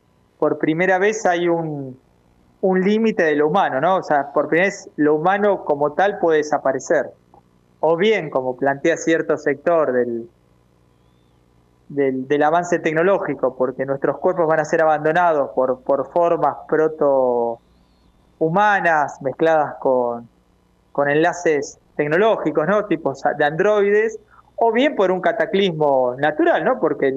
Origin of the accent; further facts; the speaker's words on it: Argentina; lo que significa para nosotros como argentinos